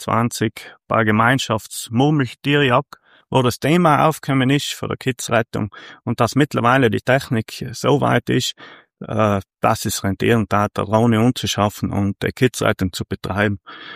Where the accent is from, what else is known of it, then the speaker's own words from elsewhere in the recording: Ofers, Trentino-Alto Adige, Italy; ich bin aufgewachsen in Ofers, ein kleines Dörfel, oberhalb von Brixen.